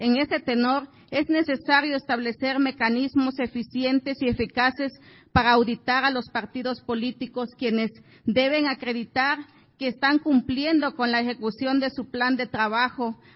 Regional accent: Ocotequila, Guerrero, Mexico; Soy originaria de Ocotequila, municipio de Copanatoyac, de allá de la región de la montaña de Guerrero, hablante y del pueblo náhuatl.

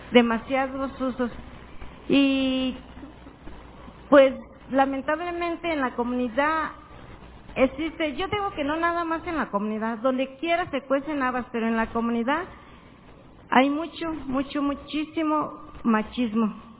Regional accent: Michoacán, Mexico; yo vengo de Okumichu, Michoacán. Somos una población indígena, 100% purépecha. Estamos en la meseta purépecha.

